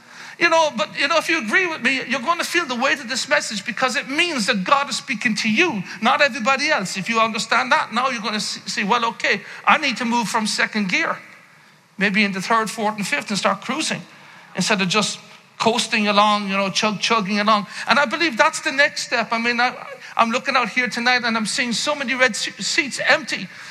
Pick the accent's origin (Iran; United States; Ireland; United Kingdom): Ireland; I am Irish, okay, so it takes a little bit longer than other people.